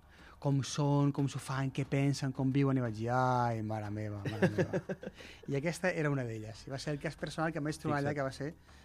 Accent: Premià de Mar, Catalonia, Spain; la Biblioteca de Premià de Mar, que és el meu poble

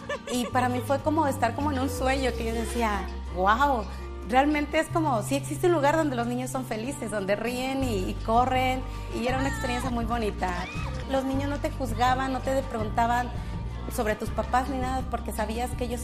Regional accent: Mexico City, Mexico; born there; Yo nací en la Ciudad de México.

